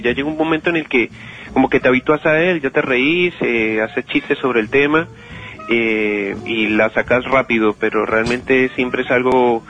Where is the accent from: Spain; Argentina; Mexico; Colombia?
Colombia; lo que nosotros como colombianos somos en Europa